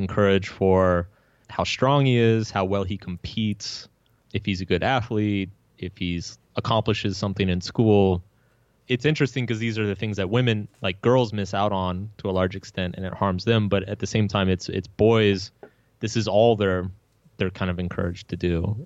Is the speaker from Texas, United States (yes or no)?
yes; Texas, United States; looking back when I was a kid and an adolescent, I grew up in Texas, which is like, as you can imagine, is not the most like progressive place in the world.